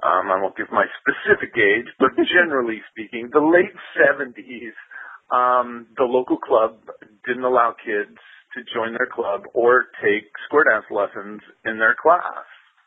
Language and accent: English; Oxnard, California, United States; born there; also born or lived in Lompoc / Santa Barbara; I was born in Oxnard, California